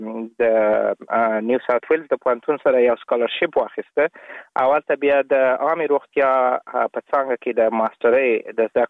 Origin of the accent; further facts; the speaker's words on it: Baraki Barak, Logar, Afghanistan; زه په افغانستان کې د لوګر ولایت د برکی برک په ولسوالۍ کې په یو کلیواله منطقه کې زیږیدلم. تقریبا د ژوند اولنی نه کلونه مې په کلی کې تیر کړی دي